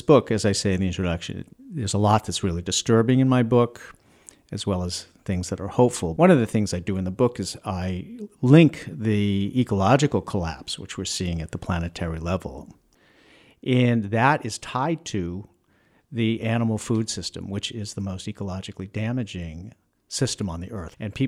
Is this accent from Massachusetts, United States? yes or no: yes; Plymouth, Massachusetts, United States; also born or lived in Chicago / California; Well, I'm from Massachusetts. I grew up in Plymouth, Massachusetts, and I went to school. I went to college out in Western Mass at Hampshire College.